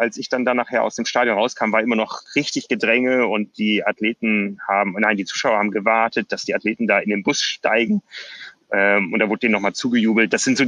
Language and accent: German; Hamburg, Germany; Das wussten wir als Hamburger schon länger, weil wir das ja häufiger schon in der Heimatstadt hatten